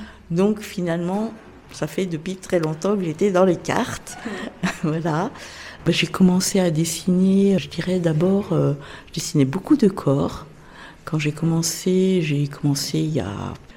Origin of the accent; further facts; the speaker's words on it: Chambéry, Auvergne-Rhône-Alpes, France; je suis de Chambéry, originaire. Puis j'habite Chambéry, j'ai voyagé entre-temps, mais voilà, je suis revenue à mes sources sur Chambéry.